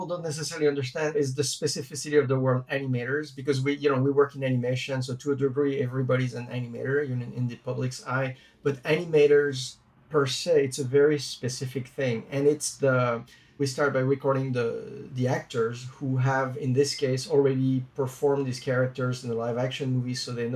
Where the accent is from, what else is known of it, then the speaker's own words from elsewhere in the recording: France; I grew up in France